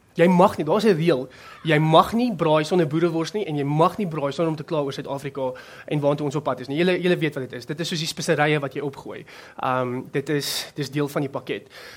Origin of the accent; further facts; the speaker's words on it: Greece; Afrikaans is a second language; Ek kom van Griekenland af, oorspronkelijk, julle sal het my accent hoor.